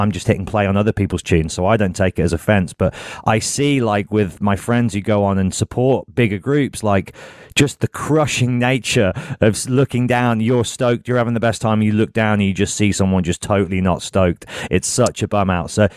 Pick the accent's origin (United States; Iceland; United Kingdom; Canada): United Kingdom; Birmingham, West Midlands; I'm from Birmingham, so I can say it. They can be tough.